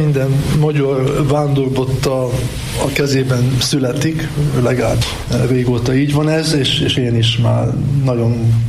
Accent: Budapest, Hungary; Pesti vagyok, tehát az Ugróban nőttem föl

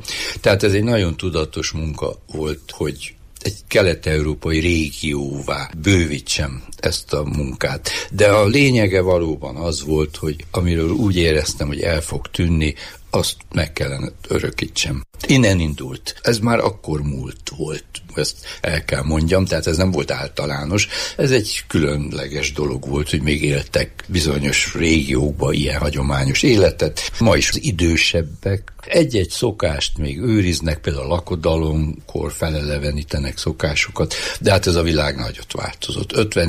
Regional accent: Cluj-Napoca, Cluj County, Romania; now in Hungary; amikor én Kolozsvárt nevelkedtem, gyerekeskedtem, iskoláimat jártam. Én városi gyerek voltam.

